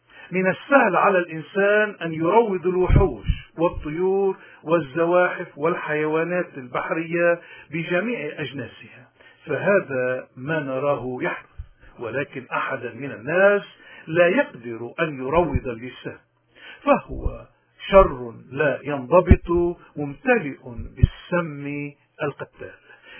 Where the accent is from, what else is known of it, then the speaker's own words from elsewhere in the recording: Lebanon; نحن كلبنانيين شو مشكلتنا مع رجال الدين تحديدا ومع السياسيين عموما؟